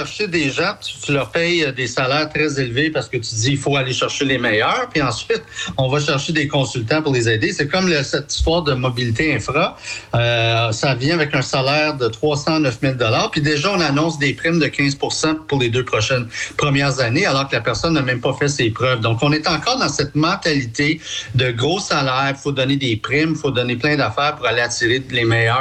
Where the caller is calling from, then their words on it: Boucherville, Quebec, Canada; Non, non, je suis chez moi à Boucherville.